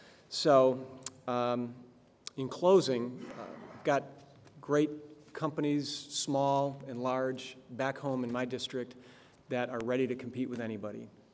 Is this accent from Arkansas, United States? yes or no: no; Battle Creek, Michigan, United States; I'm from Battle Creek, which is the home of a large global company.